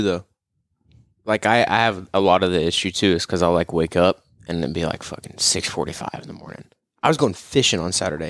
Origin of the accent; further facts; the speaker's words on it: Tulsa, Oklahoma, United States; We're not all from Kiefer. I know it's common where you're from. But I'm from Midtown Tulsa.